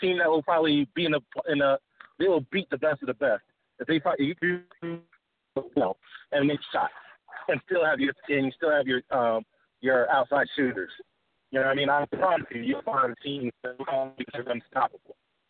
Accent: New Jersey, United States; You know, I grew up in Jersey, and I played street ball, and I was a big dude.

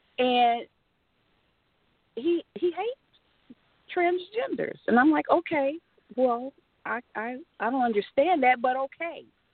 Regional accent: San Francisco, California, United States; I don't know if you know, but we're both born and raised in San Francisco

